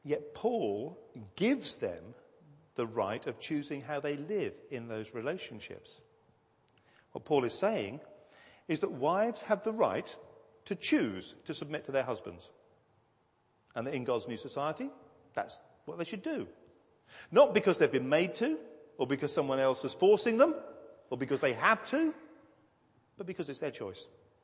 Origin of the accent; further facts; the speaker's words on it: East of England, United Kingdom; Many of you know I grew up down in Suffolk